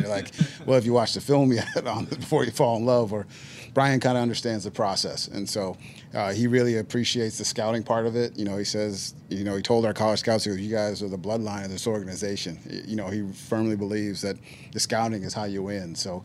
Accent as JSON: {"language": "English", "region": "Northeast", "country": "United States", "said": "I'm from the Northeast."}